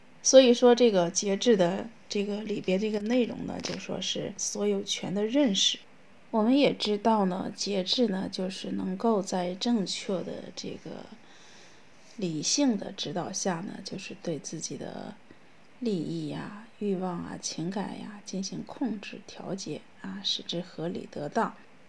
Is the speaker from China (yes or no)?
yes; China; 我们中国人呢，非常重视这个毅力这边哈